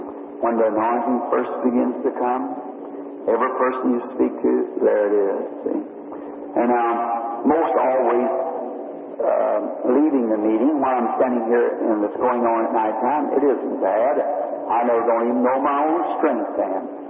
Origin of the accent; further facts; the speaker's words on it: United States; born there; I mean it, and I'm an American. I was born here in America.